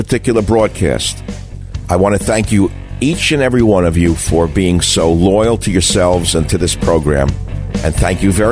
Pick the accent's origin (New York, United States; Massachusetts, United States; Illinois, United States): New York, United States; I grew up in New York. I had a few gay friends.